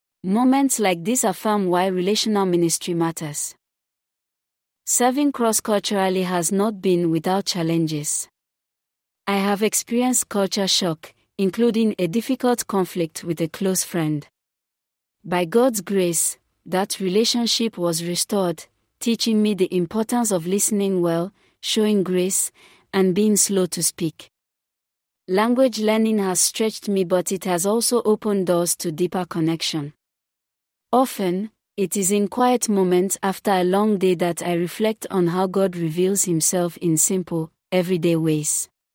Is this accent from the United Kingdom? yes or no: no; Jos, Plateau, Nigeria; I am originally from Gom State but was born and raised in Jos, Plateau State, Nigeria.